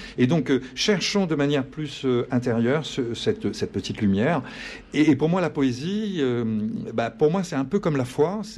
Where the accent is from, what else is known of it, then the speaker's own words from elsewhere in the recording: Réunion, France; Il y a quelque chose de très contradictoire chez nous à La Réunion, chez le créole.